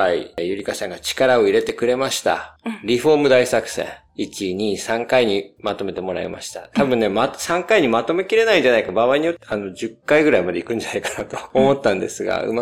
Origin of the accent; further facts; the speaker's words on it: Miyagi, Japan; 地元の宮城県はですね、全然ランキングに入ってこないんですよね。